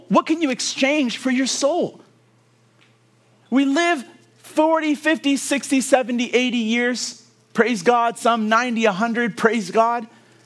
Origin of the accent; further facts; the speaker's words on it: Kenya; born there; I was born in Kenya. My parents are originally from Rwanda, but I was born in Kenya.